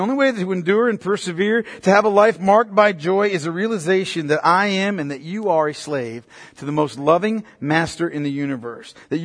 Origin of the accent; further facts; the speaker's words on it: United States; I'm an American sinner to boot. No, really, listen to me. I'm an American sinner.